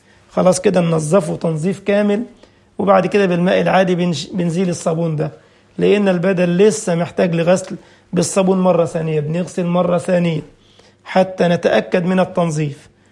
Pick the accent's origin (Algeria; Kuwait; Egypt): Egypt; وأثناء بيسموها عندنا في مصر نحنحة المتوفى